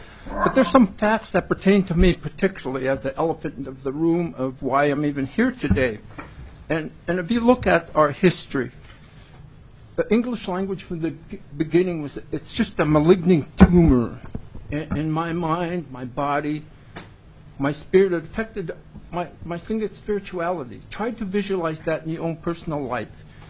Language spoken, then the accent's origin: English; Yakutat, Alaska, United States; I'm born and raised in Yakutat, Alaska.